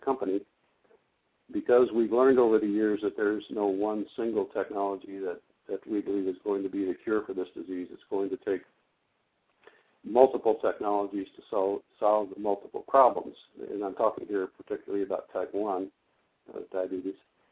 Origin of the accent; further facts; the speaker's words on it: St. Louis, Missouri, United States; Fortunately, I was in St. Louis, my hometown at the time